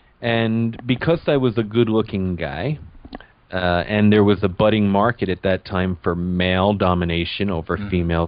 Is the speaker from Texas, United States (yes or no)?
no; New Jersey, United States; I was a young kid. I was a doctor's son growing up in Hudson County, New Jersey.